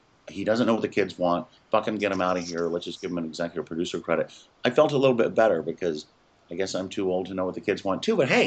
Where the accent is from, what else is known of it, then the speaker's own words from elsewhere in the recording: Texas, United States; Because, you know, I grew up in Texas, and, you know, if I even mentioned the word makeup, the cowboys would beat the shit out of me.